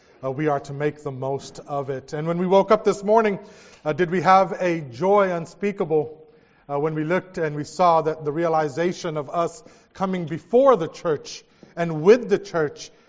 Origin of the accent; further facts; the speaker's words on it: American Samoa; And we come from American Samoa, and it is a privilege to be with each and every one of you guys.